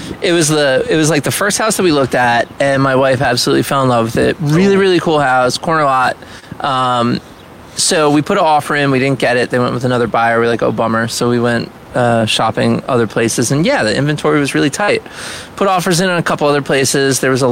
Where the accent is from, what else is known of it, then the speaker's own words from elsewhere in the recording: Asbury Park, New Jersey, United States; I was in a punk band, though, so I was like, I'm from the heart of Asbury Park.